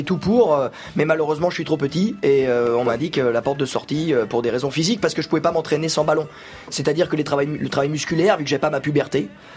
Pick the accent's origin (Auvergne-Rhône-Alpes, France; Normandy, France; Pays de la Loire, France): Pays de la Loire, France; moi je venais des pays de la Loire.